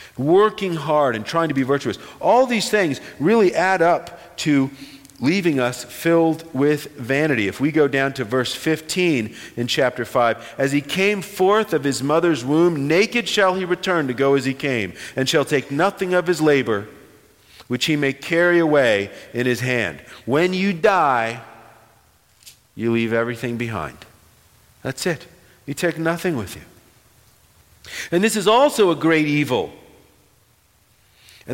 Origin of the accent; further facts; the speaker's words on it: Virginia, United States; I grew up in a house with Robert E. Lee hanging on the wall. I'm from Virginia.